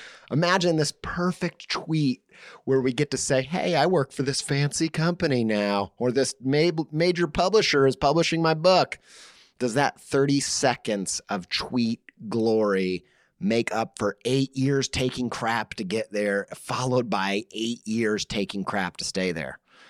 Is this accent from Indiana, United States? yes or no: yes; Indiana, United States; Look, I'm from Indiana. Those were the only places we were allowed to vacation.